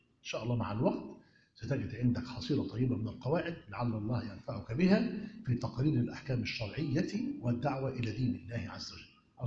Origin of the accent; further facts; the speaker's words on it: Egypt; هي طبعا في إشكالية كبيرة عندنا في مصر